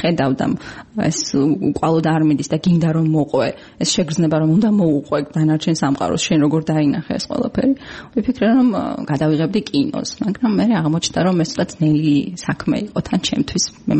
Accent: Mtskheta-Mtianeti, Georgia; ბავშვობა გავატარე ხევსურეთში, დავიპატე და გავიზარდე ხევსურეთში. ეს იყო ძალიან ჩაკეტილი სამყარო

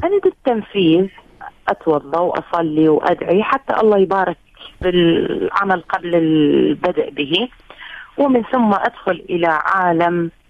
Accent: Mosul, Nineveh, Iraq; رسالة من عندي إلى الوطني وأبناء جلدتي في العراق، ومن بعدها لمدينتي التي يعني تعاني الأمرين الآن

